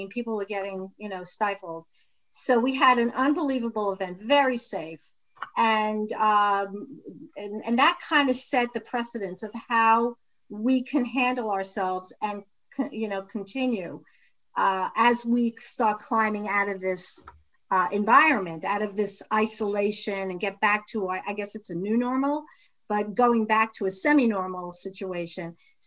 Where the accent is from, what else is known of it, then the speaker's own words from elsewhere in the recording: New York, United States; New York is, I'm from New York. So there's a special place.